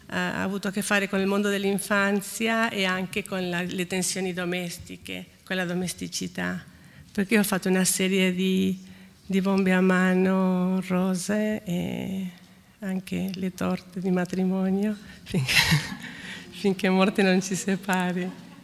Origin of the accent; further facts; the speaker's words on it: Argentina; Però vengo dall'Argentina